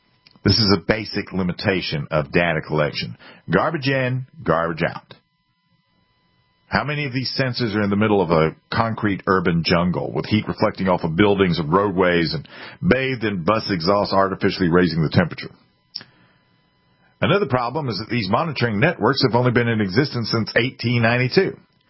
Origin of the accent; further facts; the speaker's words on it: Columbia, South Carolina, United States; I grew up in Columbia, South Carolina, which is hotter than where I live right now.